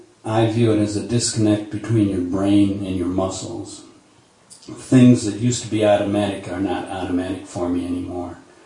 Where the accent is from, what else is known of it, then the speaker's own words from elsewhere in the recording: Anderson, South Carolina, United States; I'm from Anderson, South Carolina.